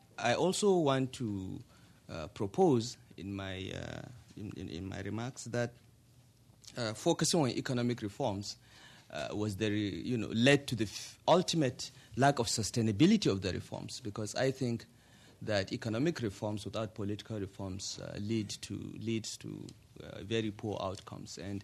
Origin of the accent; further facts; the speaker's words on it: Nigeria; But his first visit to sub-Saharan Africa will be to Ghana. And as a Nigerian, that upsets me a lot.